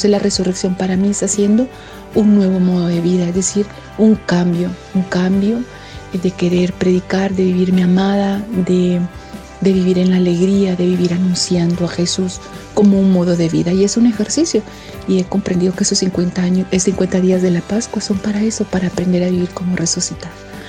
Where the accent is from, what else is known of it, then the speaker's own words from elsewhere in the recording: Honduras; now in Bucaramanga, Colombia; soy de Honduras y estoy actualmente viviendo en Bucaramanga. Ya llevo 3 años aquí en Colombia